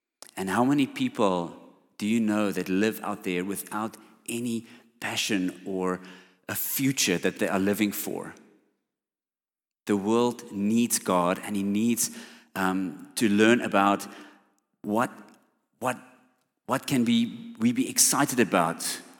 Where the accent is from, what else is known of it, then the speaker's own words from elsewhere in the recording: Eindhoven, North Brabant, Netherlands; and I come all the way from Eindhoven to attend Shofar